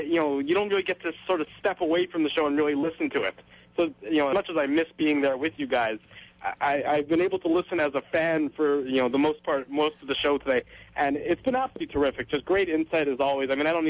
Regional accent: Winnipeg, Manitoba, Canada; I was from Winnipeg, and we got to talking hockey

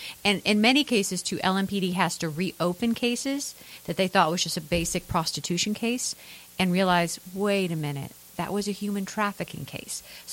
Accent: Louisville, Kentucky, United States; I grew up in the Okolona neighborhood, went to Guardian Angels when it was Guardian Angels.

